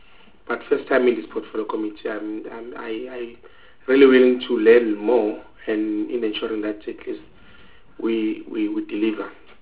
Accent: Mpumalanga, South Africa; And I'm from Mpumalanga.

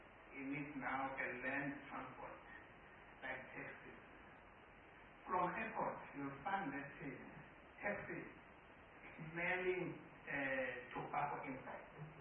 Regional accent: KwaZulu-Natal, South Africa; I'm a man from KwaZulu-Natal, from the royal family.

